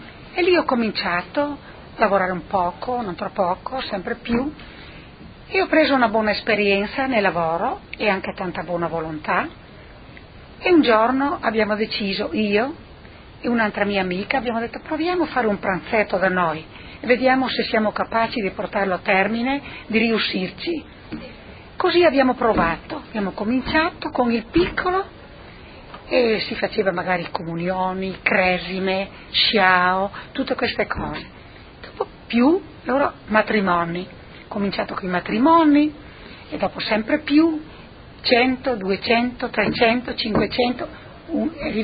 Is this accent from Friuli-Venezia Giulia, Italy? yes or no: yes; Praturlone, Friuli-Venezia Giulia, Italy; born there; Sono nata a Praturlone di Fiume Veneto, provincia di Pordenone.